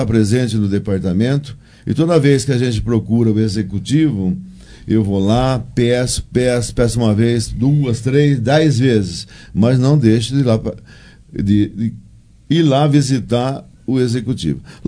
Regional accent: Fernando Prestes, São Paulo, Brazil; Um abraço para todos vocês também aí da minha cidade natal, Fernando Prestes.

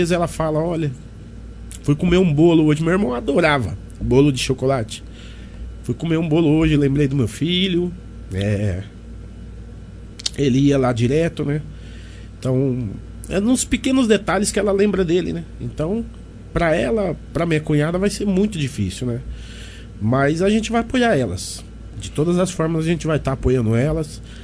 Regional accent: Alagoas, Brazil; Nós somos de Alagoas, né? Então, o pessoal do Nordeste, a gente.

